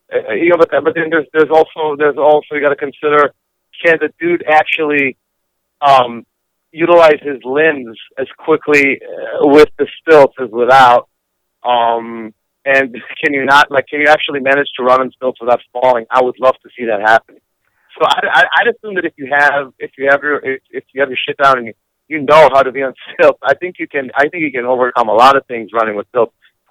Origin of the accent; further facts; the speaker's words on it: Israel; English is a second language; I usually I have a slight accent as well because I'm from Israel. I guess I didn't lose a little bit of it.